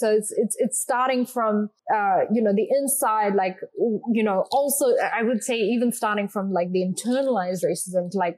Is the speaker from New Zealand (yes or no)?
yes; New Zealand; Like that is my experience as a New Zealander, but going to America, which happens to be a very diverse country, I was able to see a lot of designers who looked like me.